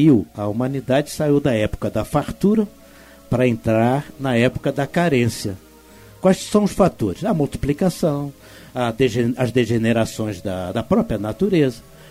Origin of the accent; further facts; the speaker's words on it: Portugal; Eu me lembro da minha avó, fazia isso quando eu era criança, lá na Santa Terrinha.